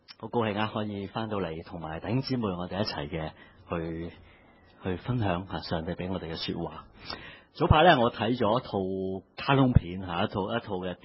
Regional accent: Hong Kong; accent: Cantonese; 我們廣東話我們平時跟人講香港其實我們很少講喜樂這個字的

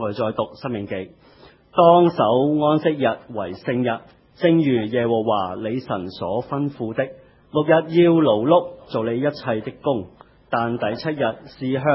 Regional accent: Hong Kong; 我们香港人就是香港地方浅窄，地方空间是很珍贵的

